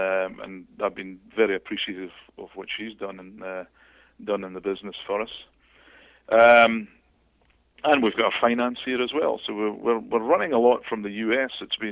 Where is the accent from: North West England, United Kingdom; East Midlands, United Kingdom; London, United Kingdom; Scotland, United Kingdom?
Scotland, United Kingdom; I'm typically Scottish. I hate chucking anything out.